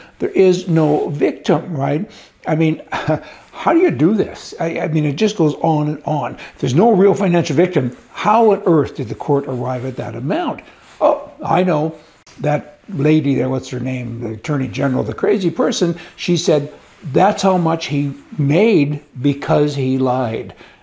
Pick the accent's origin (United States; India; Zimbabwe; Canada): Canada; I'm a Canadian citizen and I got my immigration, my green card, as it's called, a permanent residency card.